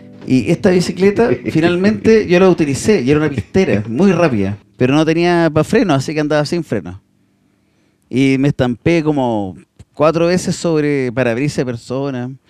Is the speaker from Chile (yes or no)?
yes; Coihueco, Ñuble, Chile; Yo soy, de hecho, mi pueblo natal, Coihueco, yo era coihuecano.